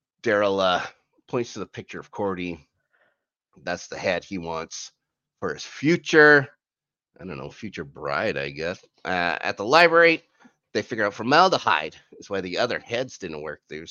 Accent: Canada; I'm Canadian. I'm Canadian, but even I say good job.

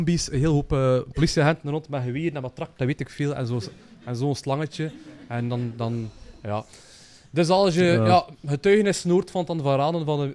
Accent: Flanders, Belgium; We zijn als Vlaming, dus we kunnen dat goed, hè.

